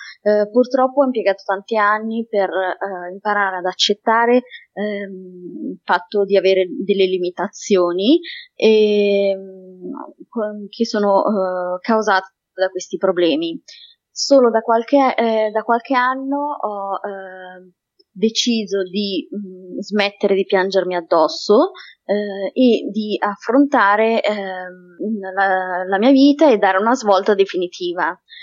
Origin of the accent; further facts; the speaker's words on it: Milan, Lombardy, Italy; ho 26 anni e sono di Milano.